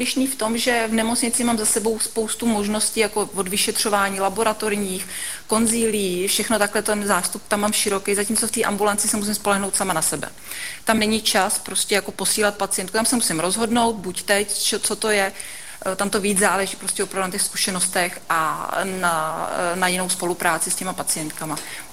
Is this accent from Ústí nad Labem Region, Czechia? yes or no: yes; Most, Ústí nad Labem Region, Czechia; Já jsem původem z Mostu totiž, takže Most, to je taková moje srdcová záležitost, takže tam jezdím pořád.